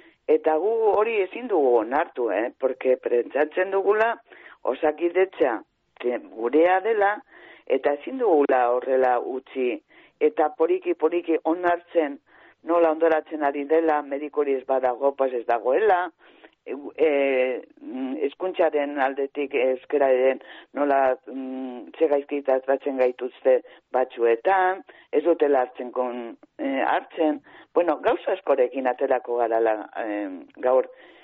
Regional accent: San Sebastián, Basque Country, Spain; ni Donostiakoa naiz, eh? Uh-huh. Hemen Donostian bizi naiz.

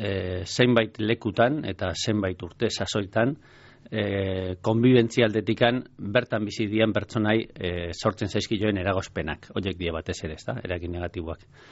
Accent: Basque Country, Spain; ni adibidez Gipuzkoarra naiz, Donostin dana badakigu

